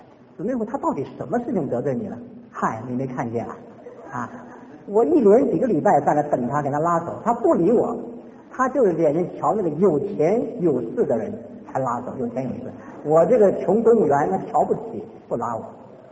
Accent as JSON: {"language": "Chinese", "country": "China", "said": "我们中国人用的字很妙"}